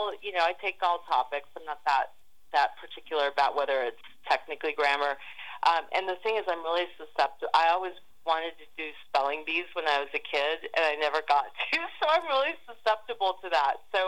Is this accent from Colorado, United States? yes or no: no; Los Angeles, California, United States; I also flew out to my hometown of L.A.